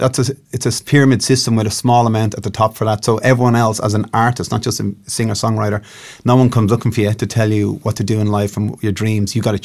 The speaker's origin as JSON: {"language": "English", "town": "Dublin", "region": "Leinster", "country": "Ireland", "accent": "Irish", "moved": "as an adult", "lives_now": "Australia", "said": "I'm from Ireland, Dublin. I bumped into an Aussie girl over in Dublin. And we lived there for a number of years and had our first kid and got married and then came out here in 2005 and been out here since."}